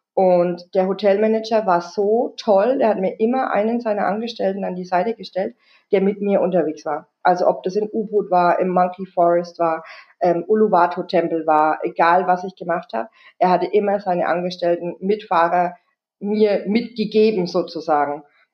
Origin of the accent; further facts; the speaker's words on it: Germany; ich glaube, das ist deutsch. Ich glaube, da haben wir als Deutsche